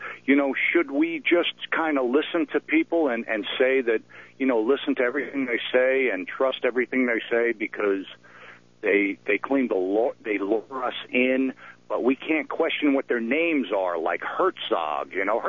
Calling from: Florida, United States; I'm in Florida, sir.

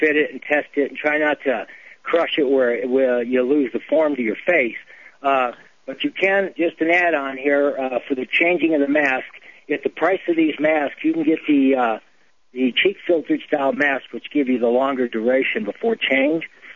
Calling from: Utah, United States; from Utah, and on this gas mask thing

